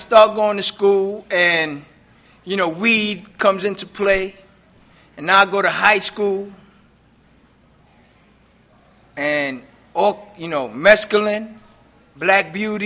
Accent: New York, United States; You know, I'm from New York. I'm a Puerto Rican that grew up in Harlem.

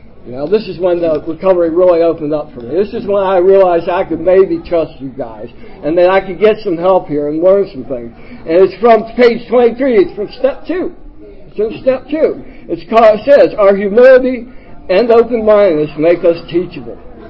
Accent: Baltimore, Maryland, United States; I'm from Brooklyn, Curtis Bay. I'm from Baltimore, too.

